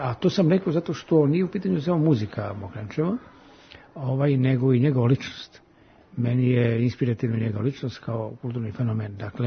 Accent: Negotin, Bor District, Serbia; ja sam iz Negotina

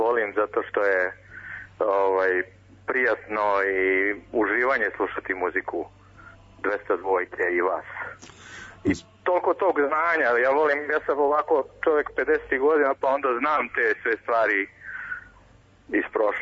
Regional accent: Zemun, Belgrade, Serbia; Ja sam iz Zemuna.

